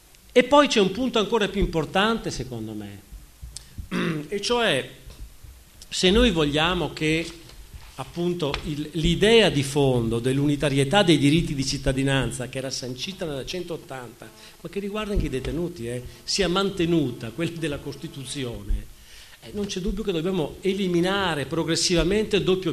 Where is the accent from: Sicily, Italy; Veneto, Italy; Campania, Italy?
Veneto, Italy; il mio accento sai mi aiuta, anche se non sono furlan, sono di provenienza veneta